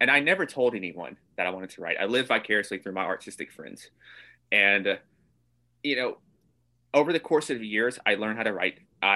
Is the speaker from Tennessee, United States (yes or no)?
yes; Nashville, Tennessee, United States; People in New York, because I'm from Nashville, Tennessee. So New York's very different, to say the least.